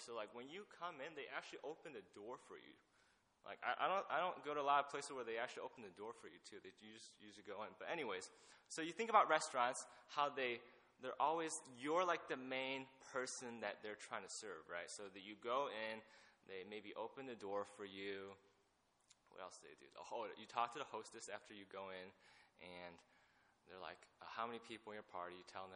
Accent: United States; because she grew up in China and I grew up here in the United States, so I don't really know this.

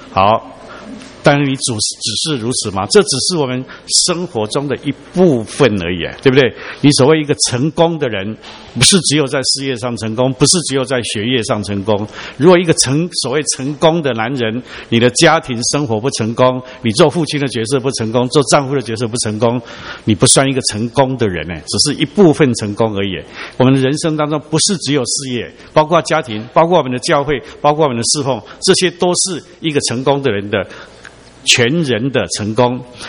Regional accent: China; now in United States; 我们做华人，我们是中国人，我们是第一代移民，我们的英文不像土生的美国人那么好

